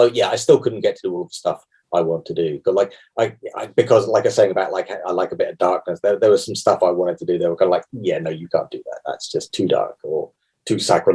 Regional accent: London, United Kingdom; I know, because I'm from South London myself

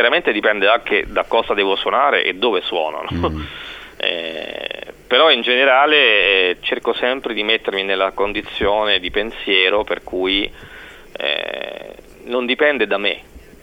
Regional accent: Latina, Lazio, Italy; moved away as an adult; now in Tuscany, Italy; Io sono nato alla clinica San Marco e sono vissuto a Latina peraltro per 30 anni, fino a quando poi non mi sono sposato, mi sono trasferito in Toscana

